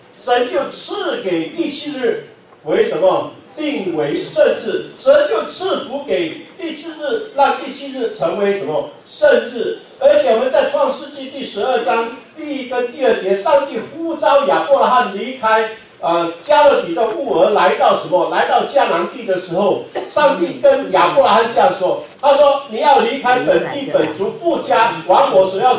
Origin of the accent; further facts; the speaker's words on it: China; 我们中国人的这个春节啊，过年啊，已经告一段落了